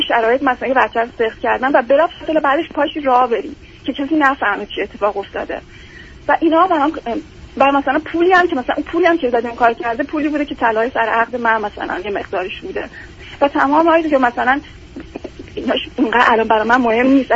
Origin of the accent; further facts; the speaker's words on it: Kerman, Iran; توی شهری درس بخونم که مثلا این فاصله من 1000 کیلومتری از شهر خودم کرمان بود داشت.